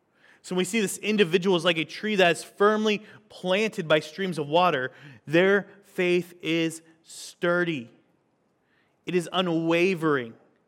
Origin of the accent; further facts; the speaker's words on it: St. Augustine, Florida, United States; When my family goes back to my hometown in St. Augustine, Florida, there's a park that we love to get to every time we go back